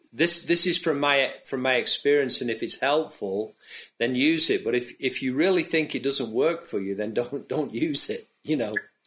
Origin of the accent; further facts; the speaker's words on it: Manchester, North West England, United Kingdom; born there; well, I was born in Manchester in 1955, then...